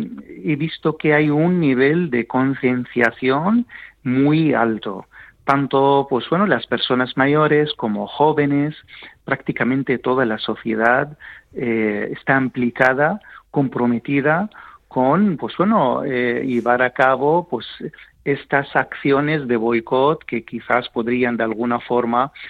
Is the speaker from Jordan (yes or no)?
yes; Jordan; Spanish is a second language; also born or lived in Palestine; Efectivamente, soy originario de Palestina, aunque he crecido en Jordania.